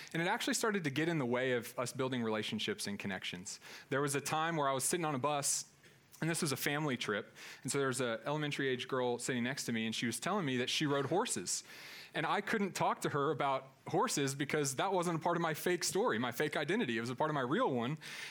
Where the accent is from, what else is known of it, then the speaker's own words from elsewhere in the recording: Kentucky, United States; I grew up in Kentucky in a small town, kind of horse country. So lots of rolling hills and horse farms.